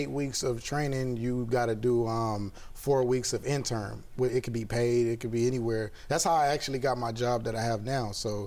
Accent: Compton, California, United States; You know, gang activity. I come from Compton.

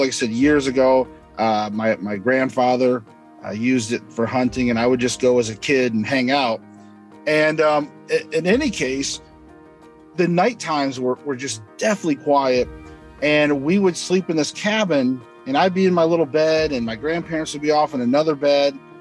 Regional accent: Michigan, United States; I'm from Michigan. So originally

